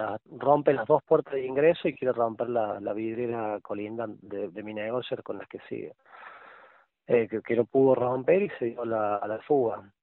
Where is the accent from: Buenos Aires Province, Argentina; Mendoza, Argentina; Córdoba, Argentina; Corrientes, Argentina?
Córdoba, Argentina; mis empleadas son de Córdoba, yo soy de Córdoba